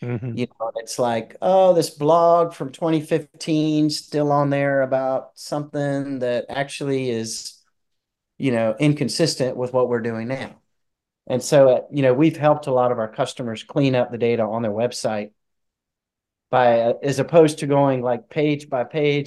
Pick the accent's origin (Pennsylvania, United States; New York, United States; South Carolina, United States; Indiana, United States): South Carolina, United States; Charleston; So I'm from Charleston, South Carolina. Hurricanes are the major thing we worry about.